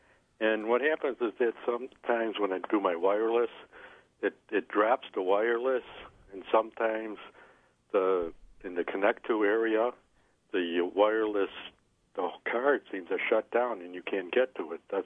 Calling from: Greece, New York, United States; Hi, I'm from Greece, New York.

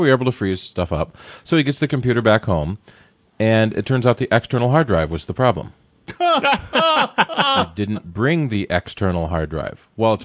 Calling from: Greece

